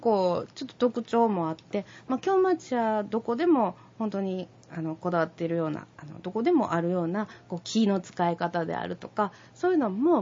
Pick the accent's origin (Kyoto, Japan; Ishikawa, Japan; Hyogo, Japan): Kyoto, Japan; born there; 母は結婚してちょっとあの他のね、うん、まあ、京都ですけど近くに住んだので、うん、まあ、私はそっちで生まれたんですけど